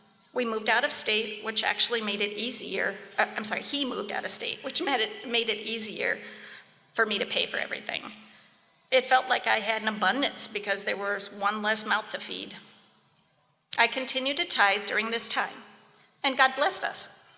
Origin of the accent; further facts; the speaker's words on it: Indiana, United States; I grew up in Indiana in a broken home from about the age of 9.